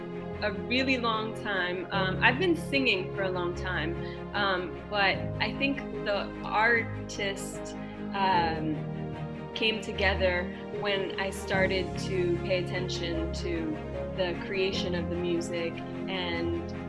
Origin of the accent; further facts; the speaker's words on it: Montreal, Quebec, Canada; So my father's American and my mother's Canadian. So I had, when I was growing up in Montreal, I used to visit New Jersey a lot.